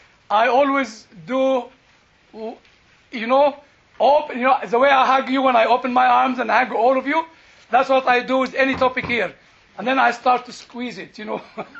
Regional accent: United Kingdom; now in United States; It's not my country. I'm British.

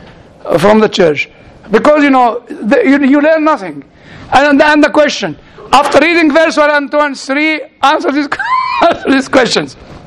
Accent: Egypt; Where are you from? I said, I'm from Egypt.

